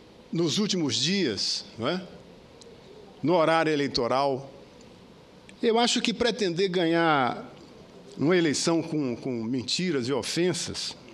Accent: Acre, Brazil; E vem lá da minha terra, do Acre. Deputado Henrique Afonso, deputado evangélico, eleito por duas vezes deputado federal pelo PT do meu estado.

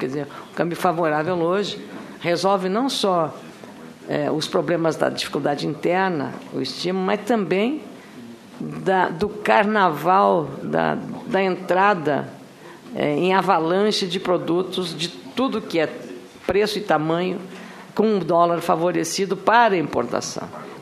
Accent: Rio Grande do Sul, Brazil; Eu falo isso porque eu sou do Rio Grande do Sul

